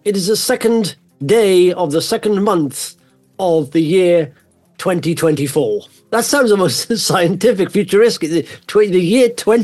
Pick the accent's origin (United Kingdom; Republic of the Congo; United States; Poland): United Kingdom; Wales; being a Welshman